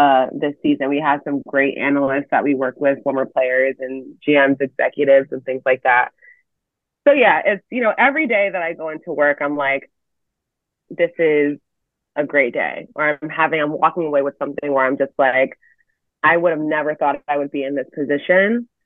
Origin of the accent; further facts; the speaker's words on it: Connecticut, United States; That was great because I'm from Connecticut. I've grown up, you know, watching UConn.